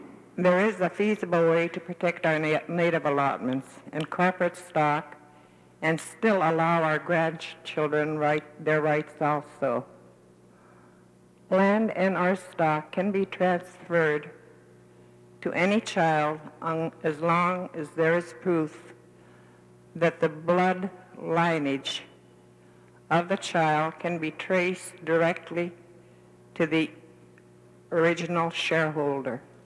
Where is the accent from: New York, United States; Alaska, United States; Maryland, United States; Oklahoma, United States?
Alaska, United States; Kotzebue; And I'm a lifelong native resident of Kotzebue, Alaska.